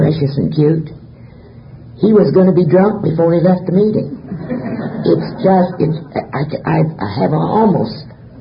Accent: Illinois, United States; now in Dallas, United States; I come to you from Dallas, but you can probably tell that I really wasn't quite born and reared there. My native state is Illinois, and I was born and raised there, as was my mother. We were born both in the same small town.

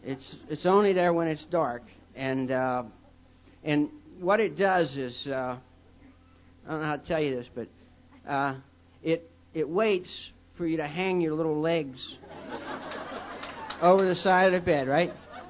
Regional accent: Ohio Valley, United States; born there; I'm Irish. I won't tell you what church we went to. You're going to have to guess. And I was born in the Ohio Valley and just down the river from Pittsburgh.

